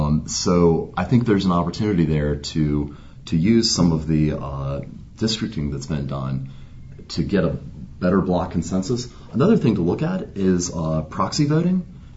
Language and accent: English; Lexington, United States; I grew up in Lexington. We had an outstanding education system, right?